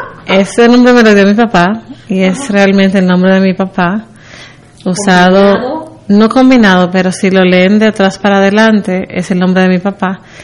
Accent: Dominican Republic; tú como dominicana sabes muy bien que en nuestro país no existe nada de salud mental

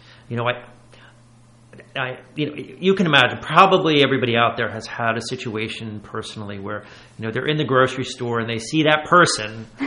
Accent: United States; it's just disgusting to me as an American.

